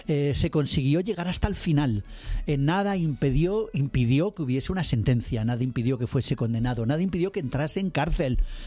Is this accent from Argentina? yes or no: no; Spain; Como ciudadano español